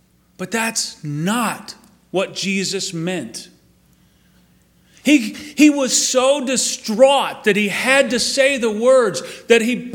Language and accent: English; Texas, United States; We're from Texas, right? Real men don't cry.